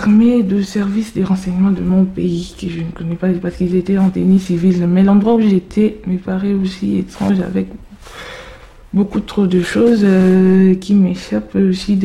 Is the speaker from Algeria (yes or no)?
no; DR Congo; moved away as an adult; now in France; Je suis en France depuis le 22 avril 2016. Je viens du Congo RDC.